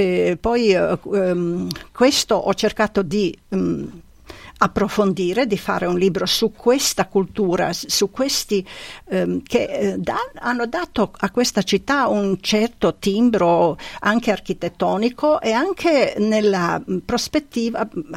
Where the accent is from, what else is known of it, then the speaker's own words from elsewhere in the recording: Belgrade, Serbia; Italian is a second language; now in Trieste, Italy; stavo a Belgrado. Io sono nata e cresciuta e studiato a Belgrado